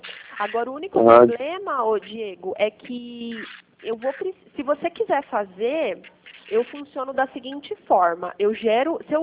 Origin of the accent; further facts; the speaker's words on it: Pirassununga, São Paulo, Brazil; Eu sou de Pirassununga